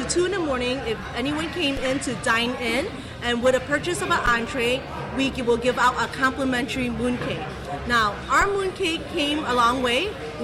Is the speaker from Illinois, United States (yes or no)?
yes; Chicago, Illinois, United States; I grew up in Chicago